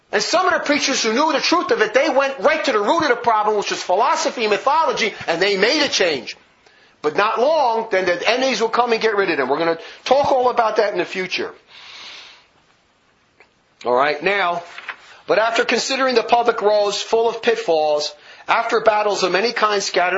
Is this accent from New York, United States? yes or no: no; Newark, New Jersey, United States; It was the same thing with those nuns I grew up in Newark, New Jersey.